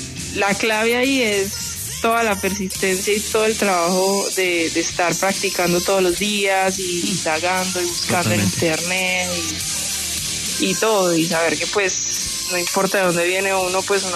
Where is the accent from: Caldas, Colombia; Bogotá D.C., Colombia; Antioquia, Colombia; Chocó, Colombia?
Antioquia, Colombia; Medellín; yo, pues como dije, soy de Medellín y empecé a estudiar acá en la ciudad